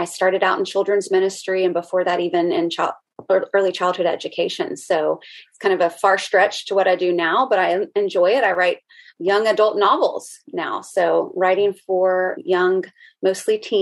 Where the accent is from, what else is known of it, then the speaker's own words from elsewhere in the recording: Chattanooga, Tennessee, United States; now in Atlanta, United States; So I am born and raised in the South. I was born in Chattanooga, Tennessee, and I live now in the suburbs of Atlanta.